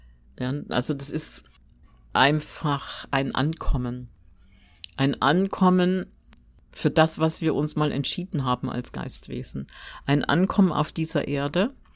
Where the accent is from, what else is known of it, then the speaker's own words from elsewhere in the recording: Thuringia, Germany; Und für mich als Thüringerin in einen Duft von Bäumen und Wald zu sein, ist für mich auch immer besonders schön und eine besonders schöne Erinnerung an Heimat.